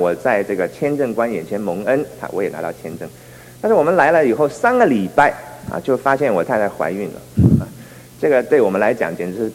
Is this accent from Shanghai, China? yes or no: yes; Shanghai, China; 我小时候在上海跟他住在一起的时候